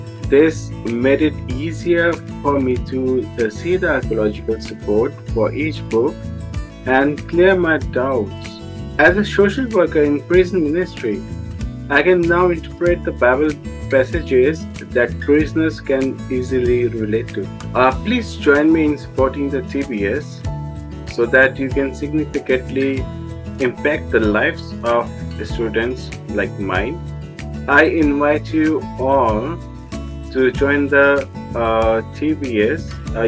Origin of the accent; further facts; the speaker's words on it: New Delhi, Delhi, India; I'm from New Delhi, India.